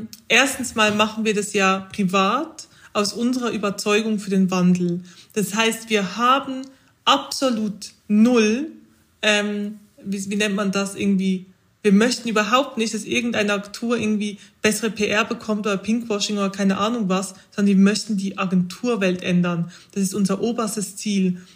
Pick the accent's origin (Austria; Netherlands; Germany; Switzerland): Switzerland; als Schweizerin muss ich jetzt die Schokoladenmetapher bringen dazu